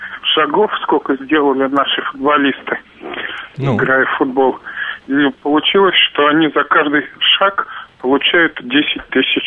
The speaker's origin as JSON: {"language": "Russian", "region": "Moscow", "country": "Russia", "said": "я из Москвы."}